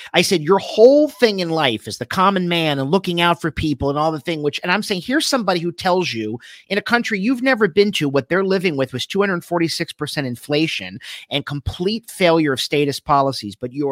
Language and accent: English; Miami, Florida, United States; I'm originally from Miami, and I went home for Thanksgiving